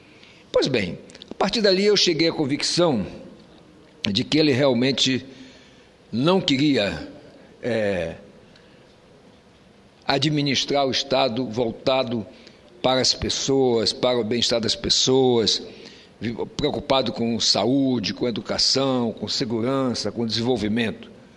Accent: Roraima, Brazil; eu como roraimense, como homem nascido lá no estado, como homem que tenho tudo que tenho no estado de Roraima

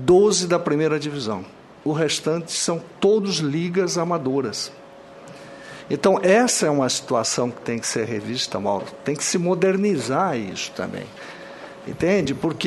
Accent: Piabiru, Paraná, Brazil; no interior do Paraná

